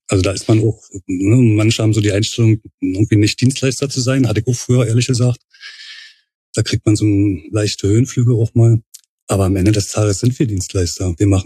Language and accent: German; Berlin, Germany; geboren und aufgewachsen in Berlin, Pankow. Genau da, wo ich auch wohne jetzt